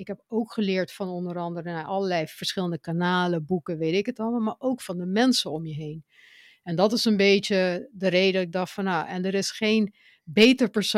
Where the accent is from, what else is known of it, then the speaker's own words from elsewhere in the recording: Curaçao; also born or lived in Netherlands; Nou, we komen al twee uit Curaçao. We hebben alle twee ook in Nederland gewoond, ook elders gewoond.